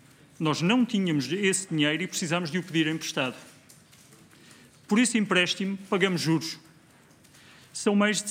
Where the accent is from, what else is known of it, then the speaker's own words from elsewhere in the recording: Portugal; E fico feliz, enquanto ex-membro do Governo e enquanto português